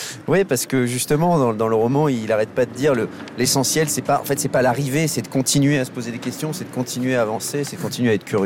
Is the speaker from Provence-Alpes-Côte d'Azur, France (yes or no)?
no; Paris, Île-de-France, France; Moi, je suis parisien d'origine. Je suis du 18e. J'ai grandi dans le quartier des Abbesses